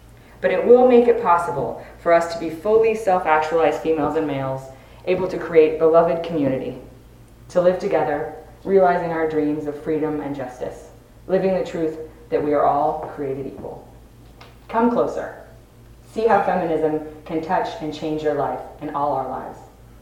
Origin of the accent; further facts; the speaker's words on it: Oregon, United States; I grew up as I grew up in Southern Oregon and for years went to the Presbyterian Church with my grandmother